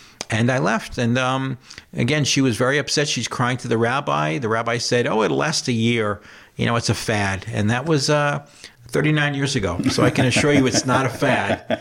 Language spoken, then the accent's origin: English; New York City, New York, United States; I grew up in New York City. My father came from Israel, and both my parents are Jewish, mother and father both Jewish. And in growing up in New York City, we were a very Jewish family.